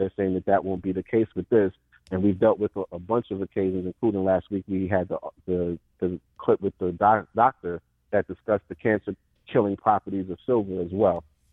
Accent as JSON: {"language": "English", "town": "New York City", "region": "New York", "country": "United States", "said": "I'm from New York, so I can speak from New York City and the surrounding area. There's parts of Jersey that are like that. I live in Jersey now"}